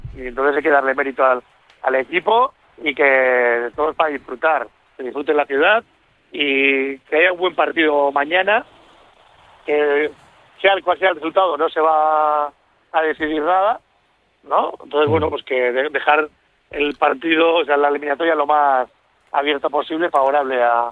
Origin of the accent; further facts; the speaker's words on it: Bilbao, Basque Country, Spain; Soy de Bilbao, pero soy más de Mediterráneo, para el tema del agua marina